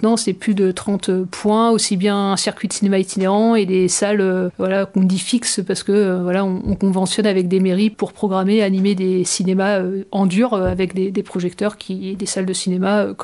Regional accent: Tours, Centre-Val de Loire, France; Et vu que je suis originaire de Tours, j'ai postulé.

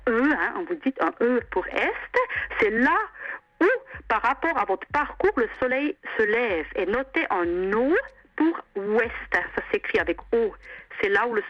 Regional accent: German-speaking Switzerland, Switzerland; now in France; Je suis suisse-allemande, ouais. Mais vu que j'habite en France

